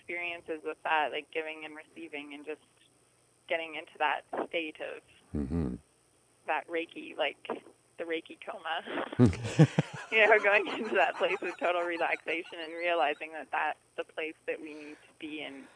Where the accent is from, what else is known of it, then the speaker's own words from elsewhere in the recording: Canada; a lot of people ask me why I use Australian flower essences when I'm Canadian.